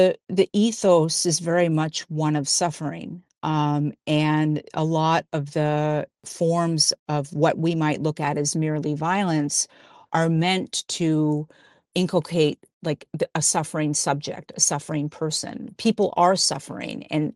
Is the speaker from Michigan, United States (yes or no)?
no; New Mexico, United States; I come from New Mexico. I was born and raised in New Mexico, and there's a tradition among Catholics in New Mexico called the penitentes